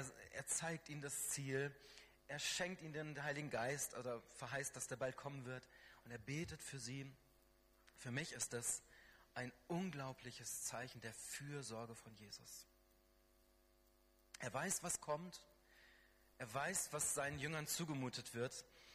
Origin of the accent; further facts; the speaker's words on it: Baden-Württemberg, Germany; Wir kommen aus Baden-Württemberg.